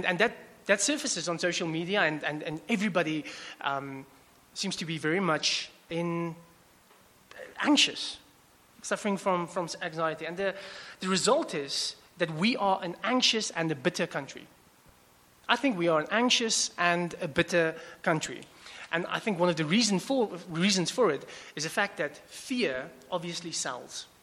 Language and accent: English; Newcastle, KwaZulu-Natal, South Africa; first language Afrikaans; English is a second language; as an Afrikaans kid growing up in Newcastle, in KwaZulu-Natal, in the early 90s